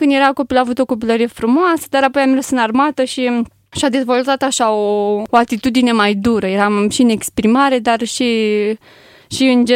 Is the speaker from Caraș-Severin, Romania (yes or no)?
no; Slatina, Olt County, Romania; born there; M-am născut în Oltenia, în Slatina, județul Olt. Fac parte dintr-o familie cu 5 copii. Sunt a doua. Suntem 4 fete și un băiat. M-am născut într-o familie ortodoxă.